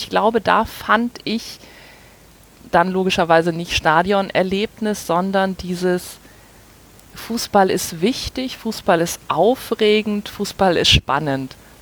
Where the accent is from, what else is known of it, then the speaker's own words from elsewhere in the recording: Flensburg, Schleswig-Holstein, Germany; Also ich bin in Flensburg aufgewachsen.